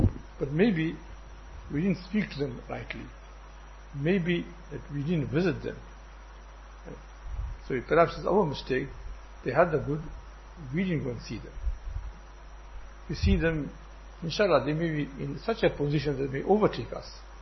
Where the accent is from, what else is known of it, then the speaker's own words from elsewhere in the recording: India; moved away; And when I came from India, 1979-80, so I related the hadith to my mother.